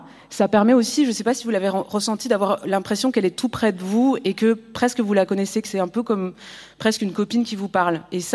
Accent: Belgium; la grosse belge, je suis belge

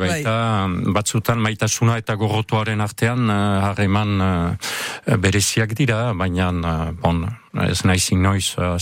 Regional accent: Hasparren, Nouvelle-Aquitaine, France; Azpandarra naiz. Peñan sortua eta haurtzarutik minotz auzoan, auzoaldean bizi. Eta beti han bizi orain, naiz ibili naizen hor Azparne inguruan, lekuinen edo isturitzen bizi izan naizen.

